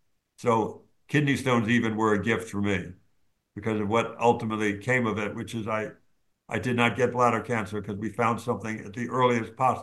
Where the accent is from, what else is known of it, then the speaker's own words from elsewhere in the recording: Los Angeles, California, United States; It started at the earliest age growing up in Los Angeles in the San Fernando Valley.